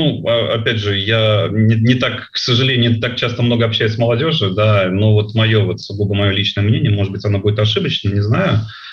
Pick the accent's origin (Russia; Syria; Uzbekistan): Uzbekistan; Tashkent; Я сам родом из Ташкента.